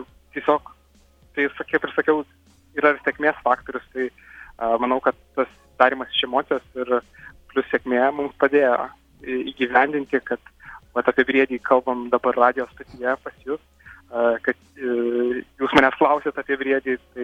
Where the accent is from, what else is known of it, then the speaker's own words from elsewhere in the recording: Lazdijai, Alytus County, Lithuania; aš tai esu iš Lazdijų, kuriame gyvena 5000 žmonių